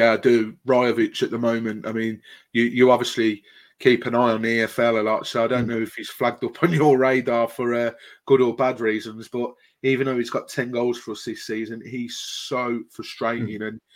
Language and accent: English; Solihull, West Midlands, United Kingdom; I'm from Solihull